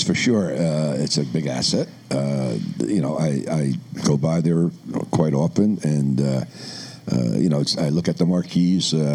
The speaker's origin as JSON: {"language": "English", "town": "Worcester", "region": "Massachusetts", "country": "United States", "said": "People come up to me and say, oh, I say, I'm from Worcester. Oh, that's where the Capitol Theater is."}